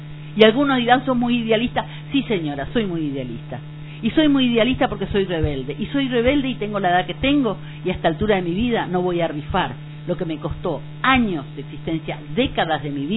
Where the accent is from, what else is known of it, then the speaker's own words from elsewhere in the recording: Argentina; como ciudadana argentina